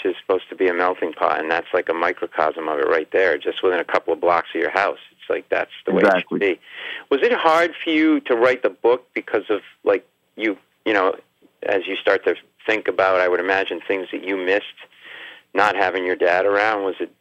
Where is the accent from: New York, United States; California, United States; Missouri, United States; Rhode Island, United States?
Rhode Island, United States; I grew up in Rhode Island, up in New England.